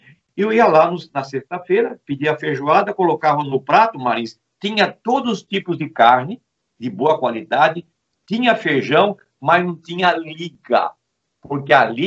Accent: São Paulo, Brazil; now in Florianópolis, Brazil; eu não precisava voltar para São Paulo, porque eu não era de São Paulo, eu era do interior.

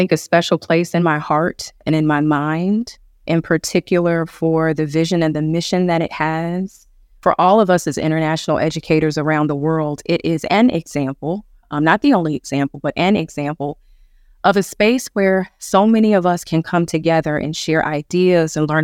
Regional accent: Hampton, Virginia, United States; I am actually from Hampton, Virginia, and as an undergraduate student, I studied Spanish, and in my junior year, I studied abroad in Barcelona in Spain.

